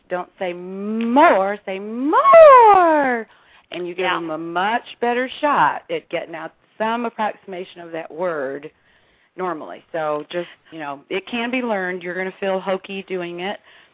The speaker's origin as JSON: {"language": "English", "region": "Indiana", "country": "United States", "accent": "Northern Indiana", "said": "So compared to a New Jersey accent, my Northern Indiana accent sounded very Southern, so go figure."}